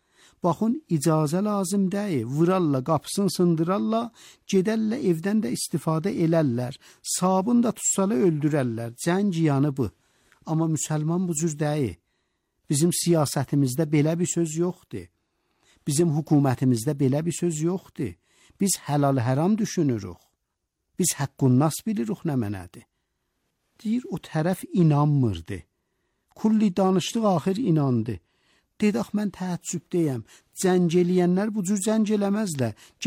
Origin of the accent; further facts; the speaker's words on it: Iran; Dedik, biz İranlıyıq.